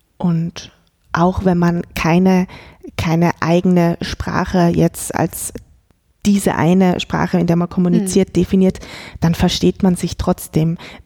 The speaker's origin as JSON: {"language": "German", "region": "South Tyrol", "country": "Italy", "accent": "South Tyrolean", "said": "dass ich dann auch in meinen Südtiroler Dialekt wieder reinfalle"}